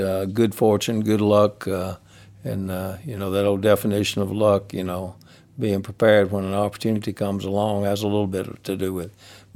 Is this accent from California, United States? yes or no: no; Rootville, Georgia, United States; I grew up in the Rootville area, south of Carrollton, and went to school at Central Carrollton and came to West Georgia as a freshman